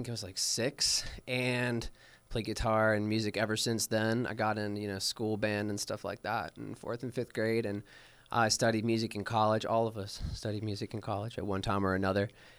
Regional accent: Frederick, Maryland, United States; I'm from Frederick, Maryland originally, so I went to Tuscarora High School in Frederick.

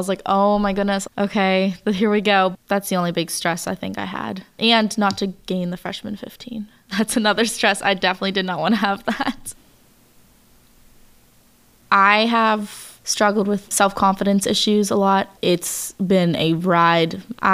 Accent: Monongahela, Pennsylvania, United States; I was born on April 18th, 1995, and I'm from Monongahela, Pennsylvania.

